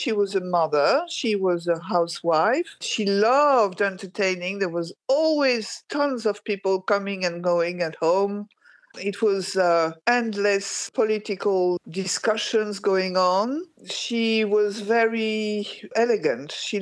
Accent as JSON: {"language": "English", "town": "Algiers", "region": "Algiers Province", "country": "Algeria", "tie": "born or raised there", "said": "I grew up in Algiers, and it was the Mecca of the Third World."}